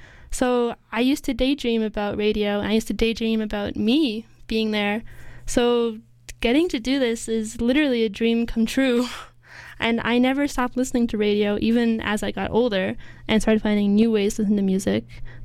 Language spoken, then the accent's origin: English; Vancouver, British Columbia, Canada; Even though I did grow up here, I grew up in East